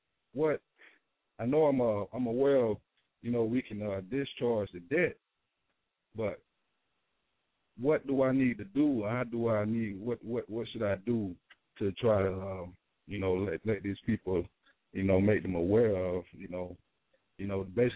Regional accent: Florida, United States; I'm from Florida. I'm here in Florida now. But I went out of state way in Tennessee.

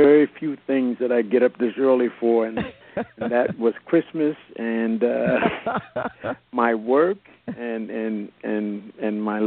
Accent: Puerto Rico; Well, I call myself a Puerto Rican. Because that's a black Puerto Rican

